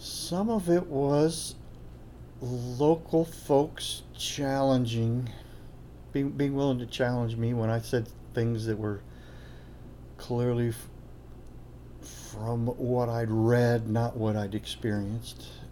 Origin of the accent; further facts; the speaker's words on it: California, United States; moved away as an adult; So I grew up in Southern California, got the job here not knowing anything about the Southeast.